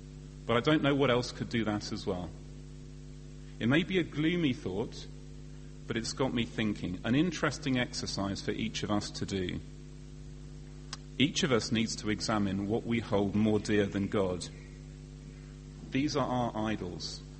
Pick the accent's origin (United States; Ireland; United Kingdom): United Kingdom; I have enough money. I'm British.